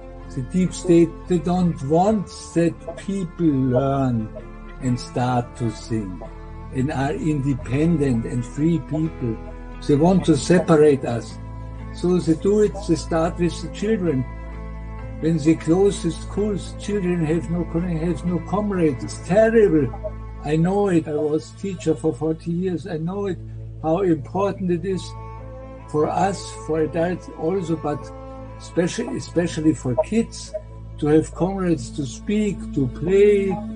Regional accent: Germany; English is a second language; I come from Germany. I was 40 years, I was a teacher in Bavaria.

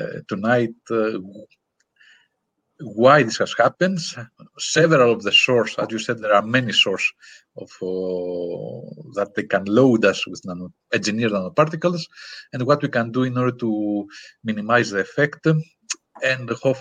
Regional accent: Crete, Greece; English is a second language; I'm from Greece, actually, indeed, and more specifically, if you want to know, it's from island of Crete, which I love the island.

